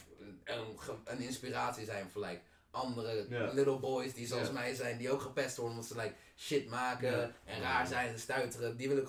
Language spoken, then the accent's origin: Dutch; Soest, Utrecht, Netherlands; also born or lived in Amersfoort; de eerste 7 jaar van mijn leven was in Soest. Ik ben geboren in Amersfoort, maar ik was 7